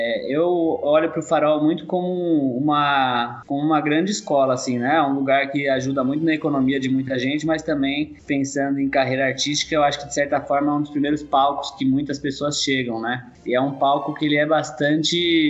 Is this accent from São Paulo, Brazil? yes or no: yes; São Paulo, Brazil; moved away as an adult; also born or lived in Bauru; Cara, eu sou de São Paulo, eu mudei para Bauru em 2008.